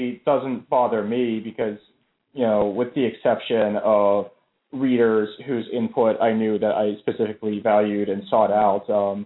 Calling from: Manhattan, New York, United States; I am calling from the island of Manhattan.

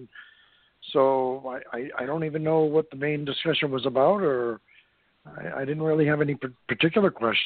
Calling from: New York, United States; Hi, I'm calling from that wonderful state of New York. I live about 45 minutes north of Mordor. New York City.

